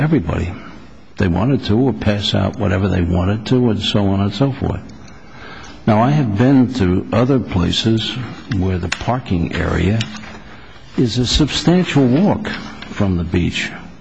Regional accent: Bronx, New York, United States; You have to understand, I'm a kid from the Bronx.

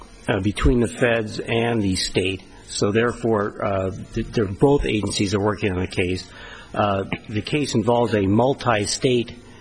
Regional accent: Henderson, Nevada, United States; I'm the attorney for the appellant. I'm from Henderson, Nevada.

